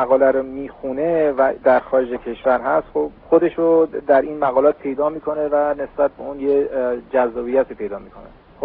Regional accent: Iran; اگر ما یه ایرانی هستیم که الان در خارج کشور زندگی می‌کنیم و به گونه‌ای یه کشور جدید رو برای خودمون انتخاب کردیم

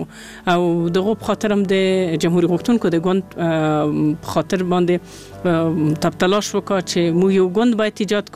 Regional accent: Kabul, Afghanistan; ماشومه یې کابل ته راوړې یم. نو تنن ورځې نه په کابل کې ژوند کوم.

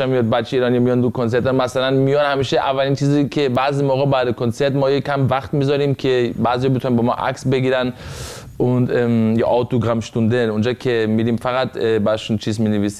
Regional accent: Germany; اینجا بزرگ شدم، توی شهر خیلی کوچیکی هم بزرگ شدیم تو آلمان، اونجا بچه ایرانی نبودن

